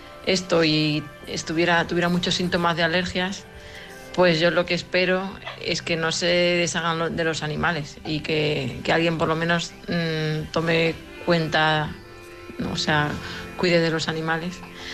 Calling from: Madrid, Community of Madrid, Spain; de Madrid

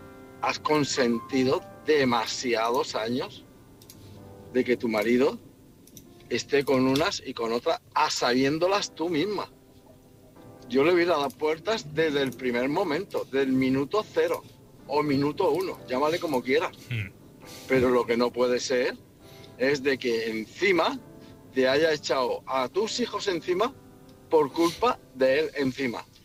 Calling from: Barcelona, Catalonia, Spain; de Barcelona.

